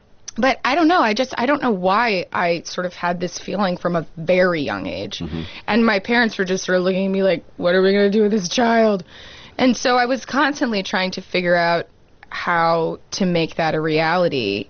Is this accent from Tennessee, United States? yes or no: yes; Jackson, Tennessee, United States; born or raised there